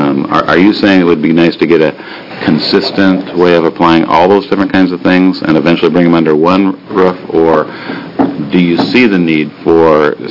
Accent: Port Angeles, Washington, United States; I grew up in Port Angeles in the Squim Valley. It was a very unique place as a kid.

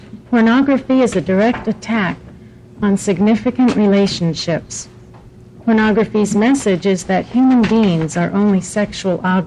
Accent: Beaverton, Oregon, United States; I'm from Beaverton.

